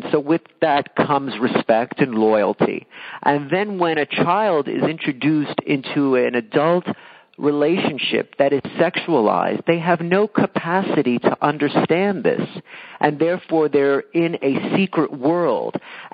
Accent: Staten Island, New York, United States; I met old friends from growing up on Staten Island

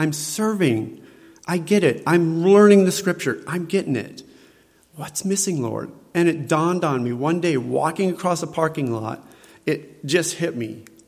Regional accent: Phoenix, Arizona, United States; And I came from Phoenix, Arizona. My high school, the guys that were Latinos they beat me up behind lockers sometimes.

